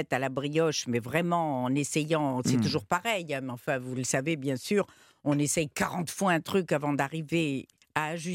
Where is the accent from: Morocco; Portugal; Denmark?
Morocco; étant donné que je suis marocaine